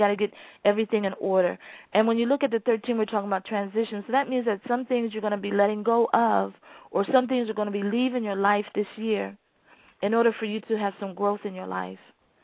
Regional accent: Fort Dix, New Jersey, United States; born there; Well, Lauren, it was Fort Dix, New Jersey. My father was Air Force.

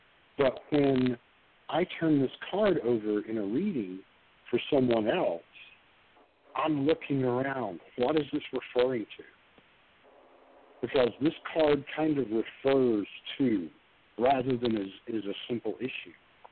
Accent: the South, United States; you growing up in the city, me growing up in the South.

